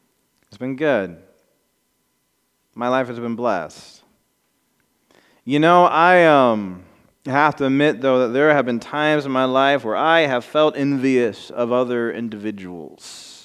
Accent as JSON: {"language": "English", "town": "Anderson", "region": "Indiana", "country": "United States", "tie": "born or raised there", "said": "I grew up in Anderson, Indiana. My home church is Anderson First UMC."}